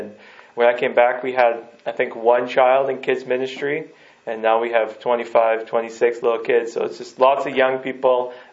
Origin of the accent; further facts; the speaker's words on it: Peterborough, Ontario, Canada; for those of you who don't know. I am from Peterborough, and I pastored a church there called The Gathering.